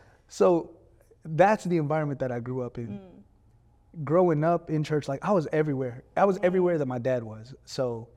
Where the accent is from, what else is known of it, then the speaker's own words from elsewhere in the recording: California, United States; man, I'm a Filipino American. Yep. I grew up in California to a mom and dad who had moved from the Philippines here